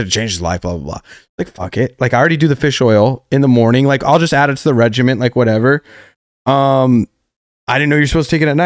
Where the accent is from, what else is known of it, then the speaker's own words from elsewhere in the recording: Colorado Springs, Colorado, United States; It's like that was an influence, and then obviously like growing up in Colorado Springs, and I had lived at these apartments that were by the university for a little bit.